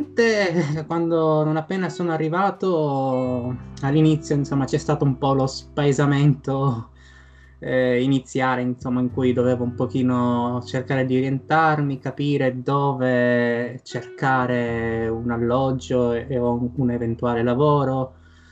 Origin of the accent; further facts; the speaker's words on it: Sicily, Italy; now in London, United Kingdom; 28 anni, vengo dalla Sicilia, da un paesino precisamente vicino alle pendici dell'Etna. Sono a Londra da un anno e mezzo.